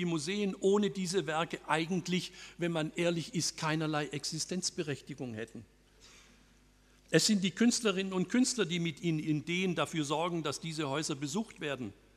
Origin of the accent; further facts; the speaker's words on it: Berlin, Germany; als Berliner würde ich sagen